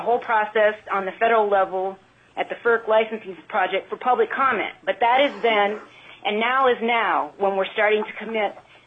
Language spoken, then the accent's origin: English; Talkeetna, Alaska, United States; and I am from the Talkeetna Trapper Creek area.